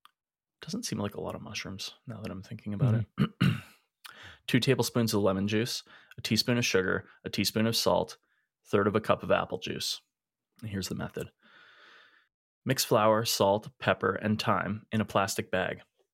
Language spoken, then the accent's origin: English; Edmonton, Alberta, Canada; We're two chefs from Edmonton, Alberta, Canada.